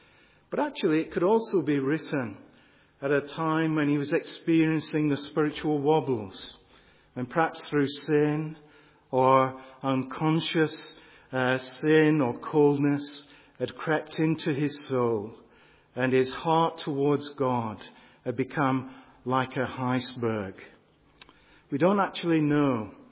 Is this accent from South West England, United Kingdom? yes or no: no; North West England, United Kingdom; I heard many times when I was growing up in Lancashire